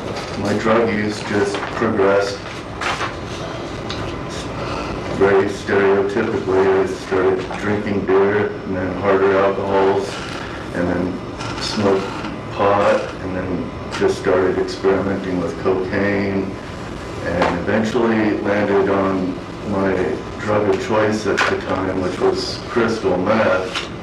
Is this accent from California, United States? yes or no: no; Phoenix, Arizona, United States; So I'm from Phoenix, and my parents were separated when I was around 2.